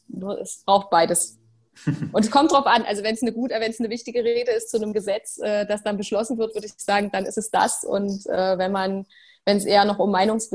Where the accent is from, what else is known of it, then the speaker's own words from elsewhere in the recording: Jena, Thuringia, Germany; Also ich bin ja nicht direkt in Jena aufgewachsen, sondern in Lobeda West. Das ist für diejenigen, die Autobahn fahren, das kennt man, wenn man auf der A4 lang fährt, kann man das große Plattenbaugebiet sehen.